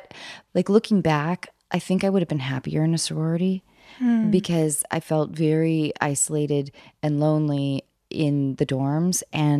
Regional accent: Seattle, Washington, United States; I grew up in Seattle.

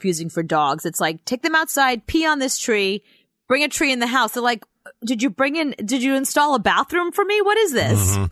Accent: New York, United States; excuse me, I'm a New Yorker. See, New Yorkers don't function like the rest of of society. We're not polite.

